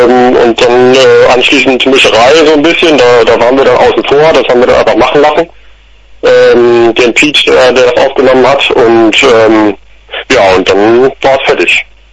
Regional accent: Schleswig, Schleswig-Holstein, Germany; born there; Gebürtig kommen wir aus der Stadt Schleswig.

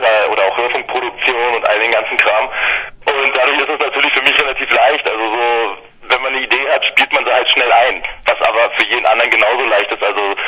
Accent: Berlin, Germany; wo ich hier gerade praktisch in meiner Heimatstadt.

